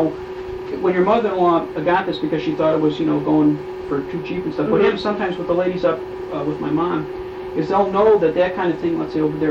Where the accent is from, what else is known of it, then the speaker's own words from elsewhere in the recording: Illinois, United States; Oh, I'm from Illinois. I live at the Wisconsin-Illinois border now. I live in Grace Lake around Libertyville.